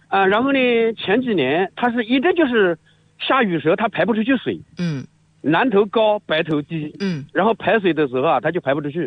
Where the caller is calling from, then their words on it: Guanyun, Jiangsu, China; 我是灌云县四庄街道沈庄村的村民